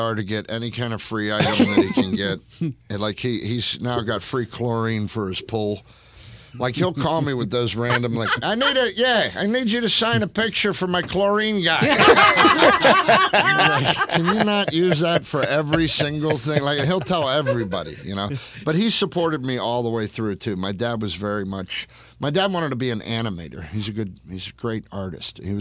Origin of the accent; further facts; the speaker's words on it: Pittsburgh, Pennsylvania, United States; I grew up in Pittsburgh.